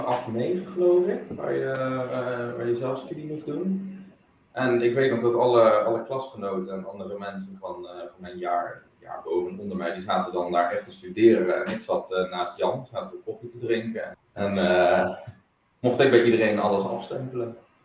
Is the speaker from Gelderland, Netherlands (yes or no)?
yes; Elst, Gelderland, Netherlands; Dus ik kwam natuurlijk uit Elst, dus ik had nooit in Nijmegen gewoond.